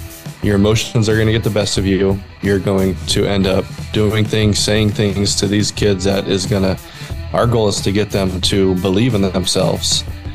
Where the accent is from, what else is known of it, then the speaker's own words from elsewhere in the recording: California, United States; also born or lived in Washington; now in Texas, United States; So originally from California, but have spent most of my life in the Northwest.